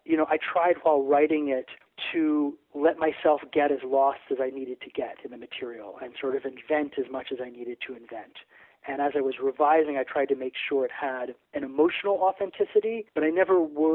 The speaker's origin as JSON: {"language": "English", "region": "New Jersey", "country": "United States", "tie": "born or raised there", "said": "where I grew up in New Jersey part of the time, there was these stories of this amusement park that had been abandoned"}